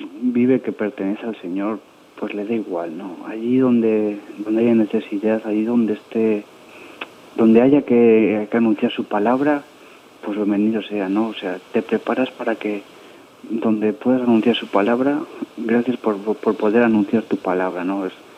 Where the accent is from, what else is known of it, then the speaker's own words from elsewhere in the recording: Reynosa, Tamaulipas, Mexico; Sí, yo nací en Reynosa, desde toda la vida soy de Reynosa. Tengo 24 años